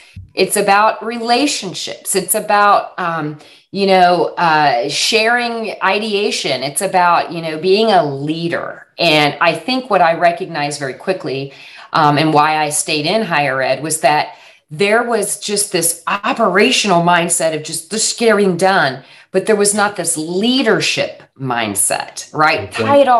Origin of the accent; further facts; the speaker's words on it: Texas, United States; I did not know that. And I'm from Texas.